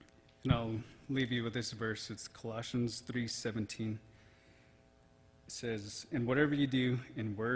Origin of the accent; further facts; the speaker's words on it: New Mexico, United States; I'm from New Mexico, and my journey started here 3 years ago.